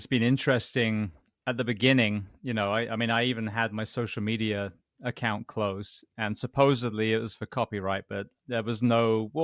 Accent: United Kingdom; now in United States; the British, like, you know, my home country, the BBC, there was everything.

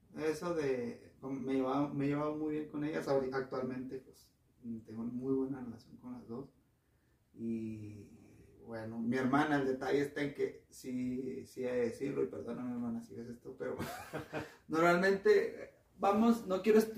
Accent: Parral, Chihuahua, Mexico; allá en Parral, porque yo soy de Parral.

